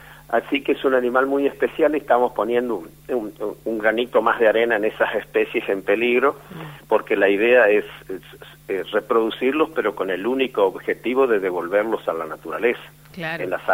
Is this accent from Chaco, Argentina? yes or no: yes; Tres Isletas, Chaco, Argentina; porque desde muy chico en mi pueblo natal, Tres Isletas, hacía ese trabajo en la quinta